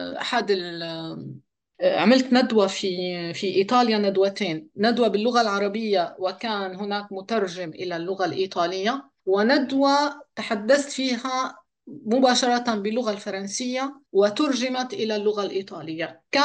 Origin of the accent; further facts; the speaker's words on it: Syria; moved away; أنا تم استئصالي من سوريا